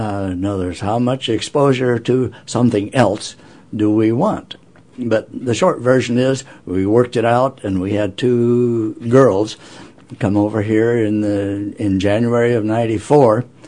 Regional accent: Alaska, United States; ask, where are you from? And I'd say, Alaska.

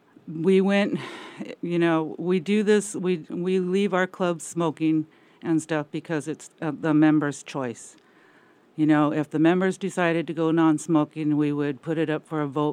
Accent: Sitka, Alaska, United States; I was born and raised in Sitka.

